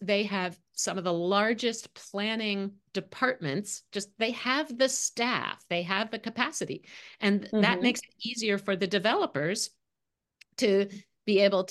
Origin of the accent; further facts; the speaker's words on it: New Jersey, United States; I grew up in New Jersey, the most suburban state in the country.